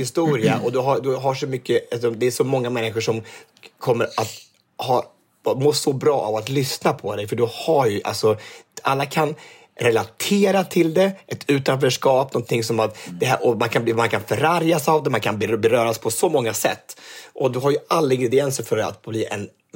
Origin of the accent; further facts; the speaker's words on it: Örebro, Örebro County, Sweden; Och så häftigt att få göra hemma i Örebro, ändå i den region jag kommer ifrån.